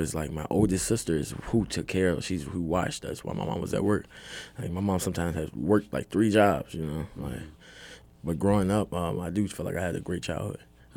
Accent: Richmond, Virginia, United States; I'm from Richmond, Virginia.

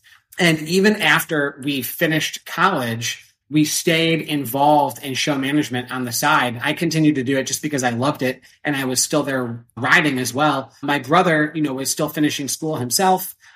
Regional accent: Illinois, United States; also born or lived in Florida; where our parents are from and where I split my time between there and Florida. So we grew up riding in Illinois

